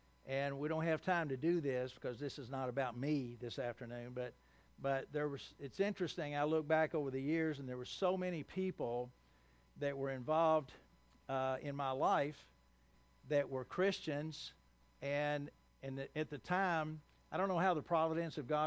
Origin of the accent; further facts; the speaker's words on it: Owensboro, Kentucky, United States; I grew up in Owensboro, Kentucky. Anybody know where that is?